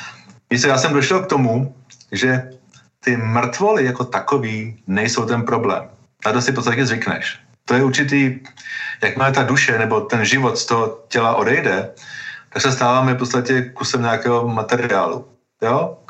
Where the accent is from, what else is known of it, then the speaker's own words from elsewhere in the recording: Kladno, Central Bohemian Region, Czechia; born there; můj otec Slovák, já jsem Čech, narodil jsem se v Čechách, na Kladně, jo … všichni říkají, že to musí být, tak to pochází asi z Maďarska nejspíš, protože ta rodina mého otce vlastně byli Slováci, ale byli to Maďaři